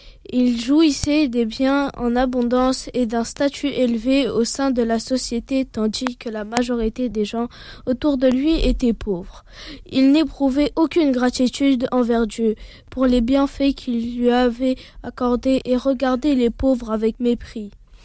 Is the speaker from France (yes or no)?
yes; Alfortville, Île-de-France, France; Je viens d'Alfortville.